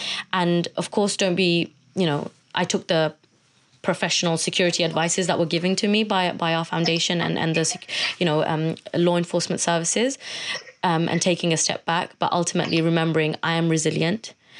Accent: London, United Kingdom; I'm an activist from East London trying to build bridges between communities who were attacking one another.

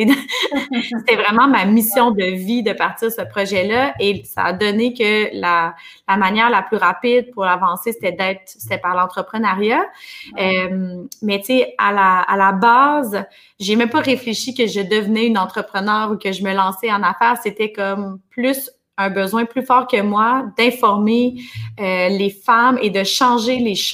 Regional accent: Quebec City, Quebec, Canada; Puis on habitait en campagne, puis j'ai dit à mon chum, on déménage à Québec, je viens de Québec, on déménage à Québec, on s'installe au centre-ville

